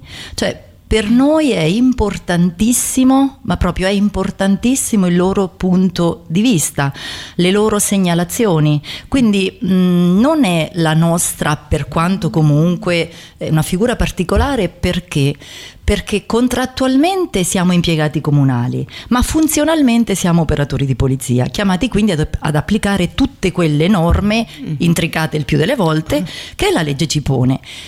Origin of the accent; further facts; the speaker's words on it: Macerata, Marche, Italy; Perché vengo da Macerata